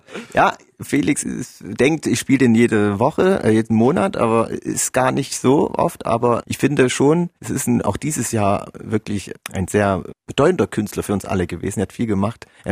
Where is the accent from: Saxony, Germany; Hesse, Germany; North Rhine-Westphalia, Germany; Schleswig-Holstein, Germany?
Saxony, Germany; Wir kommen aus dem Erzgebirge